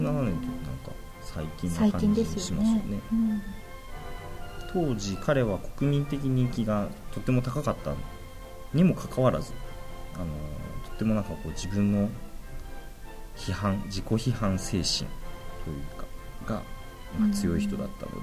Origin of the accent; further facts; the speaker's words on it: Hokkaido, Japan; 北海道でご活躍されたという、まあ、共通点というか、僕の出身のところで活躍されたということで